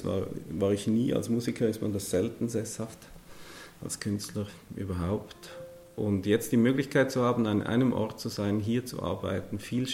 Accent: Switzerland; ich möchte mal endlich wieder zurück in mein Heimatland. Und so bin ich dann nach Einsiedeln gekommen, wo ich ja nicht aufgewachsen bin, aber wo ich schon als Jugendlicher oft war

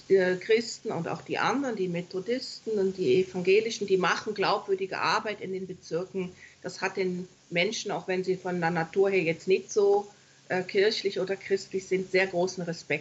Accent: Berlin, Germany; Ich bin ja in Berlin-Kreuzberg aufgewachsen, also geboren und aufgewachsen.

